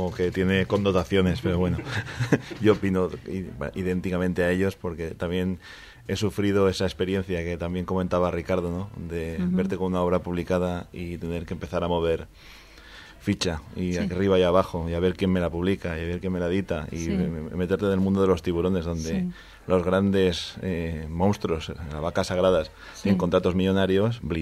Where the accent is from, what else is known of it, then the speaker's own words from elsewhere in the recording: El Puig, Valencian Community, Spain; en mi pueblo, en el Puig